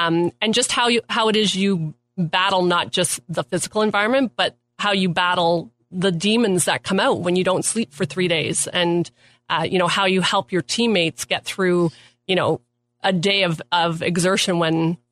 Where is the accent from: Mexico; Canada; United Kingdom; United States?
Canada; You know, we're Canadian athletes. We're used to the Canadian environment